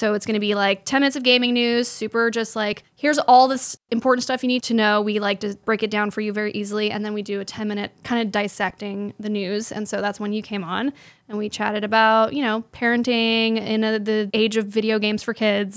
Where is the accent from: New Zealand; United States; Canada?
Canada; as a Canadian